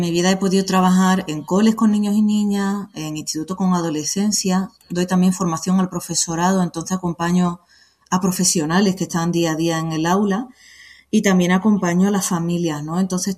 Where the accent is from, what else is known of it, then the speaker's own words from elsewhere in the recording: Seville, Andalusia, Spain; accent: Sevillian; now in Sierra de Gata, Spain; porque yo soy de Sevilla, ya notas mi acento, aunque soy serragatina.